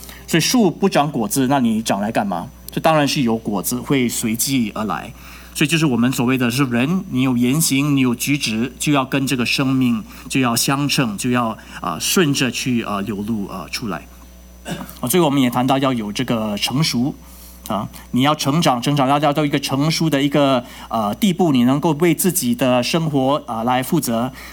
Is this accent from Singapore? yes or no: yes; Singapore; now in Dallas, United States; 所以我是新加坡人啊。